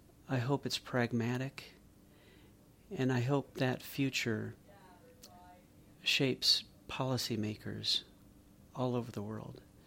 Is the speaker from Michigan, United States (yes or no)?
no; San Francisco, California, United States; Well, I'm really from the West Coast, so I'm from San Francisco.